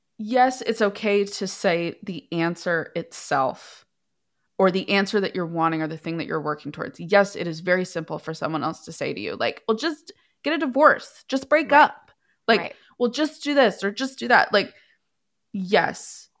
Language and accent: English; Northeast, United States; Like, I realized, like, I'm from the Northeast. I wanted to get back there